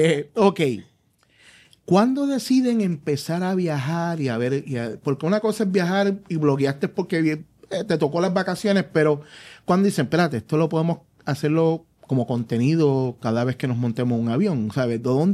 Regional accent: Puerto Rico; Como buen puertorriqueño te diría.

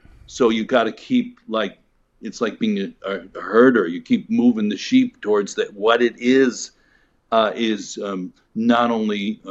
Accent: New York, United States; I'm from New York. I know how to do the whole bit.

